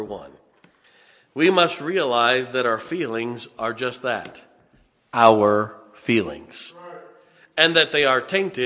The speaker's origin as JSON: {"language": "English", "region": "Ohio", "country": "United States", "tie": "born or raised there", "said": "I grew up in Ohio. I get it."}